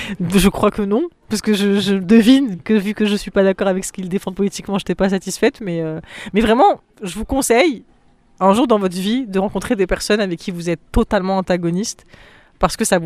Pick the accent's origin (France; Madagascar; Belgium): France; Apt, Provence-Alpes-Côte d'Azur; j'ai grandi dans le Vaucluse, j'ai fait mon collège à Apt et mon lycée à Apt